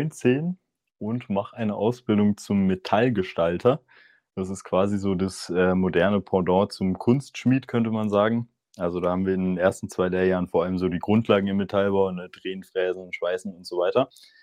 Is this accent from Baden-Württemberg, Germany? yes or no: yes; Baden-Württemberg, Germany; ich komme aus dem Schwarzwald, Schwarzwald, aus der Freiburger Gegend. So. Genau, da hat es mich dann hierher verschlagen.